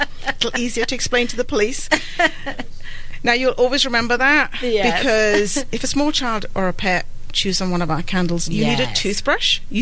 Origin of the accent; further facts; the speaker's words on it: United Kingdom; moved away as an adult; now in United States; I'm actually from Britain. We've been in the United States for nearly 20 years.